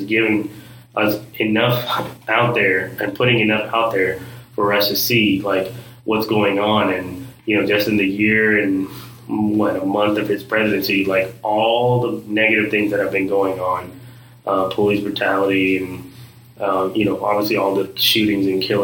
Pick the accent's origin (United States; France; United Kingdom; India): India; I'm from India, and I have friends who are from other parts of the world